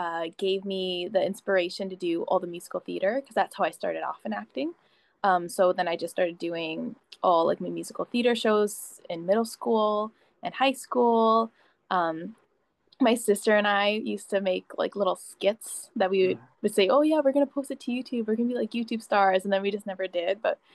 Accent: Canada; I'm an actor from Canada. I'm Filipino

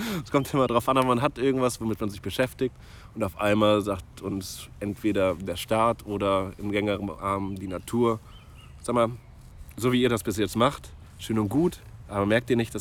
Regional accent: Germany; Ich bin in Vereinigten Deutschland groß geworden als Europäer an der Stelle.

